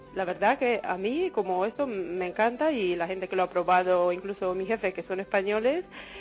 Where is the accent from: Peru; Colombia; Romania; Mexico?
Romania; Spanish is a second language; now in Spain; Oh, yo soy de Rumanía, llevo aquí desde el año 2007